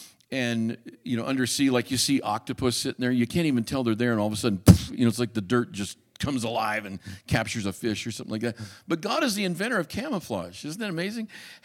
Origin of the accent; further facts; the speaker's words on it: Arizona, United States; You know, as I mentioned, I grew up in Arizona. My dad was a football coach at the University of Arizona.